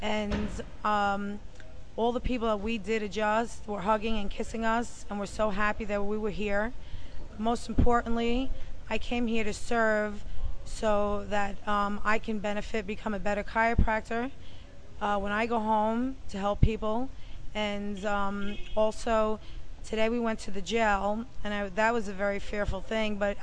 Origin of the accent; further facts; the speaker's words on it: New York, United States; I'm from New York. I live in Hartsdale, which is in Westchester County.